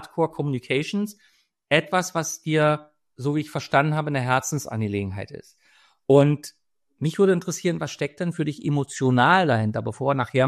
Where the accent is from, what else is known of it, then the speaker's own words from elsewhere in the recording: Berlin, Germany; Ich bin Berliner, quasi sitze ich wirklich im Zentrum der Macht